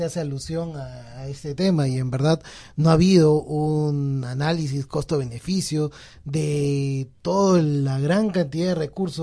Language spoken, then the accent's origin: Spanish; Peru; el escaso recurso que tenemos nosotros como peruanos